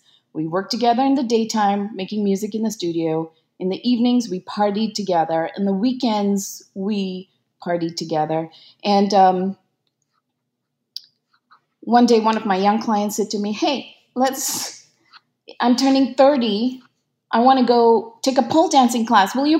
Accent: Malaysia; now in Brooklyn, United States; I was born and raised in Malaysia, and now I live in Brooklyn

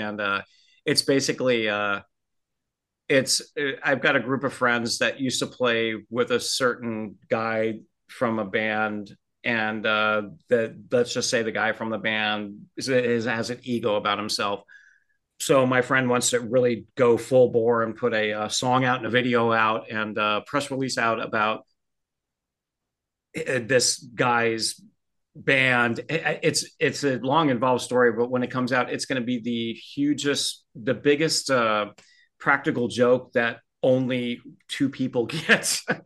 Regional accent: California, United States; Yeah, there is that, and I'm from Southern California, so.

